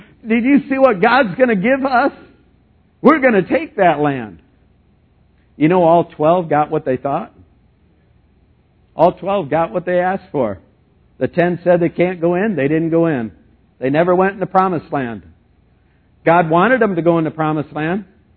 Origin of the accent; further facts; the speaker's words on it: Flagstaff, Arizona, United States; Because he knew I was from Flagstaff, and that's all.